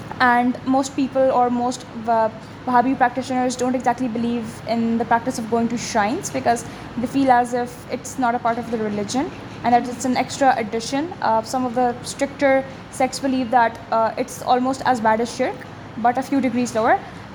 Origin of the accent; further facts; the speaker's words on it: Karachi, Sindh, Pakistan; I was raised and born and raised in Karachi, and it feels like a spiritual experience just to have the water float over the sand.